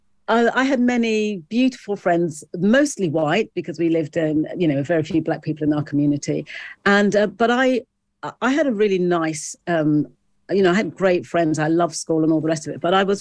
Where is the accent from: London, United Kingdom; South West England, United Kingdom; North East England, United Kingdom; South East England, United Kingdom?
South East England, United Kingdom; I was born in Britain, you know, Black British, first generation. My parents, as I said, they came from the Caribbean as migrants, not immigrants.